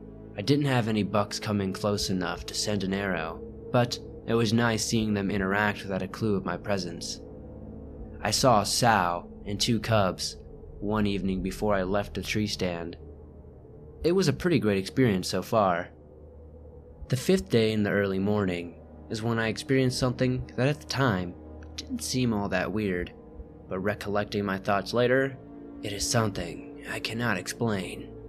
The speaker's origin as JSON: {"language": "English", "region": "Oregon", "country": "United States", "tie": "born or raised there", "said": "I grew up hunting in the Blue Mountains in Oregon my entire life."}